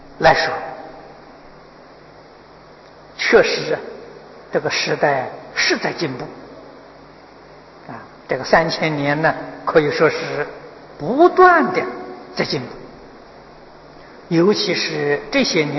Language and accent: Chinese; China; 我们中国人的记载啊